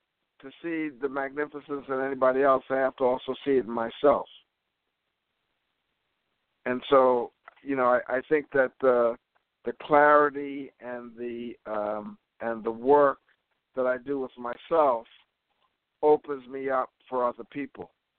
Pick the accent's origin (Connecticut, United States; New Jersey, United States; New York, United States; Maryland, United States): New York, United States; You know, I'm from New York, you're from Chicago.